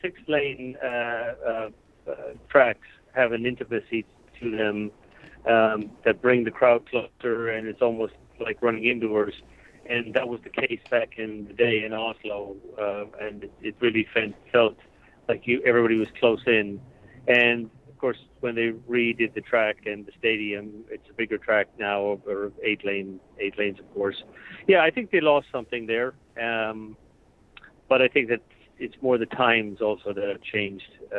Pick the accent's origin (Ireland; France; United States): Ireland; I'm honored to still hold the record for Ireland, yeah.